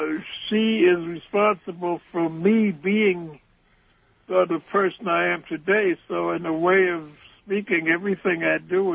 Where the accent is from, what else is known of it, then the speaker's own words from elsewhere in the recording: Harlem, New York, United States; As a matter of fact, when I grew up in Harlem, we used to go up and down Harlem